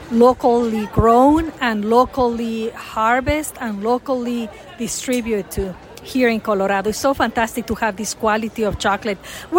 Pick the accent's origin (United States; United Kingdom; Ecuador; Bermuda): Ecuador; So, full disclosure, I am from Ecuador, and we have the best chocolate.